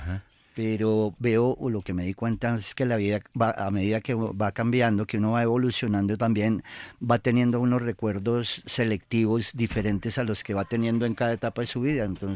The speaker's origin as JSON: {"language": "Spanish", "town": "Ubaté", "region": "Cundinamarca", "country": "Colombia", "tie": "born there", "said": "De hecho, yo nací en Ubaté, pero cuando ellos ya vivían aquí en Bogotá"}